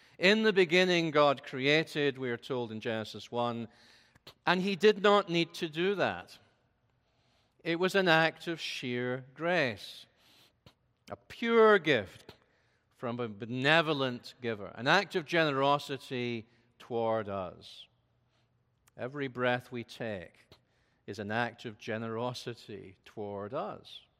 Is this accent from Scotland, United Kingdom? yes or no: yes; Scotland, United Kingdom; accent: Scottish; you certainly shouldn't be lulled into sleep by my beautiful Scottish accent.